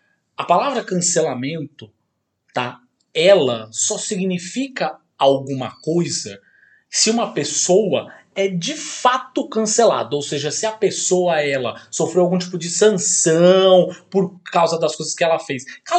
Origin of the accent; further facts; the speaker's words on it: Curitiba, Paraná, Brazil; born there; porque eu nasci em Curitiba.